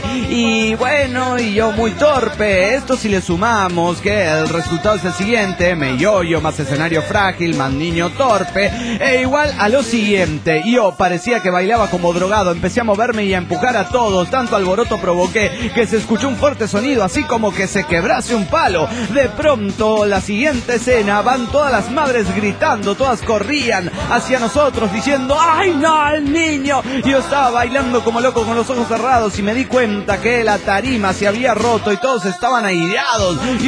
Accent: Guatemala; Estaba en sexto y era el Día de la Madre en Guatemala. Yo soy guatemalteco de nacimiento.

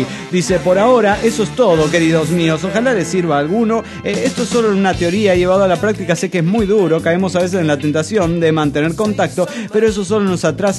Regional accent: Arizona, United States; Hola amigos, ¿cómo están? … de Arizona, Estados Unidos. Digo para presentarme nada más.

